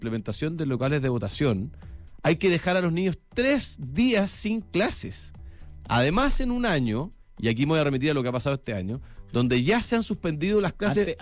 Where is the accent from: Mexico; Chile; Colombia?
Chile; a mí me tiene bien enrabiado como padre, pero también como chileno